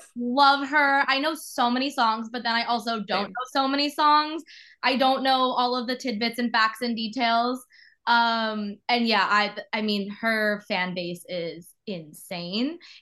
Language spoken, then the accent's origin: English; New York, United States; So I was, after graduation, I moved back to New York. I'm from New York. I wanted to work in fashion.